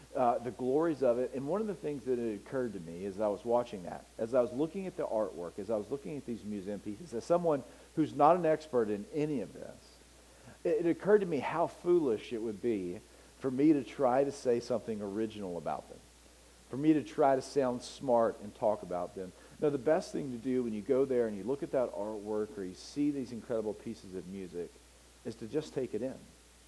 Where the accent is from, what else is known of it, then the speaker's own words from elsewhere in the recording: United States; So, you know, I'm an American, and we're probably a little arrogant and cocky when it comes to our British counterparts.